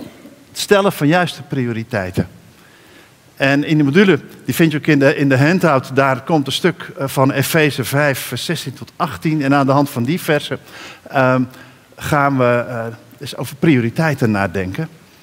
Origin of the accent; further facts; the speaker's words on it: Bible Belt, Netherlands; Wij komen uit de Bijbelbelt. Het vreugdeloze, niks mogen en hunkeren tot de winkels weer een keer opengaan.